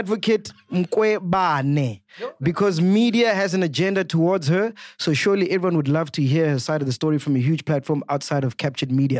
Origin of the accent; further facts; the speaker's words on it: Limpopo, South Africa; Which is taking center stage in Thando, Venda. So we're going back to my hometown.